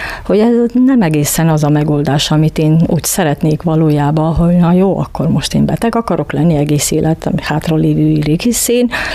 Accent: Ljubljana, Slovenia; moved away as an adult; now in Vojvodina, Serbia; Szlovéniában születtem, ott nőttem fel Ljubljanában. A szüleim viszont vajdasági magyarok. Tehát ők úgy kerültek Szlovéniába, úgyhogy én is az öcsém már ott születtünk, ott is nőttünk fel. Férjhez mentem vissza a Vajdaságba

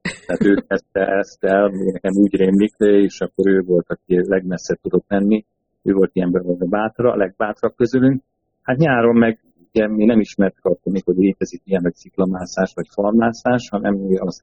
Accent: Kiskunhalas, Bács-Kiskun, Hungary; Én a 70-es években születtem, és a gyerekeskedésem nagy része az a Kidián telepen történt, ugye az akkoriban a város széle volt.

